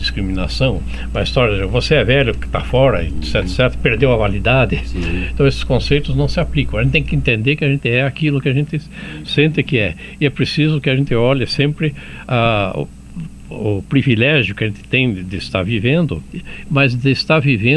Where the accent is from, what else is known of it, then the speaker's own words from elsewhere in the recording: Paraná, Brazil; desde que eu me conheço por gente, eu tomo chimarrão, eu sou paranaense.